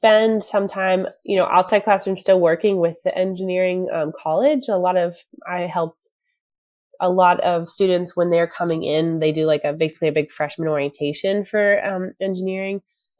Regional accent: Pittsburgh, Pennsylvania, United States; Well, I actually grew up, so I'm from Pennsylvania. I'm from around Pittsburgh area.

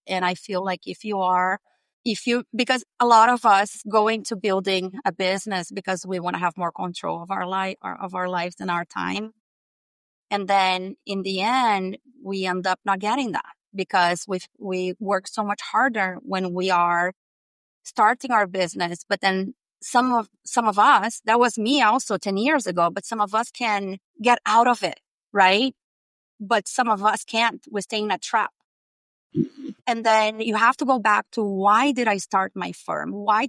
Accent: Brazil; I mean, I'm from Brazil myself, and those are myths, and they're wrong.

